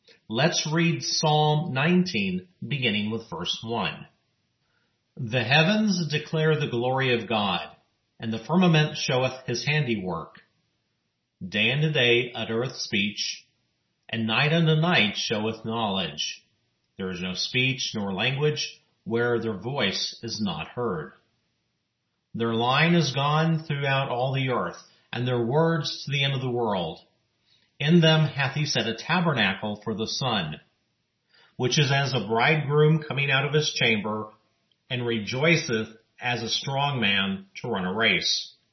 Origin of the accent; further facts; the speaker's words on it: El Paso, Texas, United States; with Sabbath Bible Study. In my hometown of El Paso, Texas, I serve on the board of directors of a local nonprofit organization